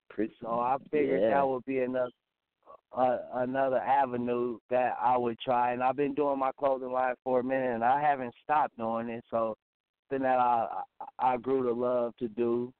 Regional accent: Omaha, Nebraska, United States; It's tomorrow, May 19th, in my hometown, Omaha, Nebraska.

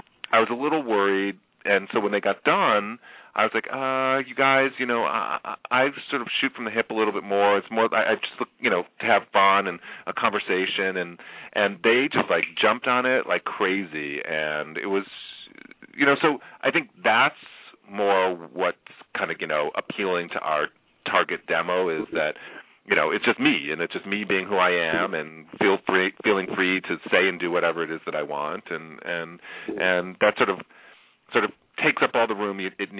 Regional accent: Illinois, United States; I grew up outside Chicago, and I know that my 16-year-old nephew must have been jumping up

